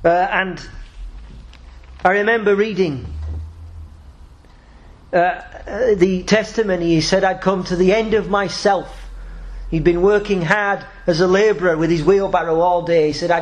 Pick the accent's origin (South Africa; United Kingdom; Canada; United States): United Kingdom; Yorkshire and the Humber; moved away; I came from Yorkshire here to unite with you here because I hold dear the same truths.